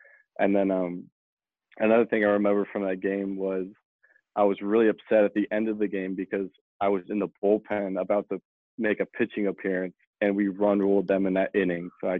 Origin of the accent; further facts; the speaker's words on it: Indiana, United States; because obviously growing up in Indiana, that's where they play the state championship game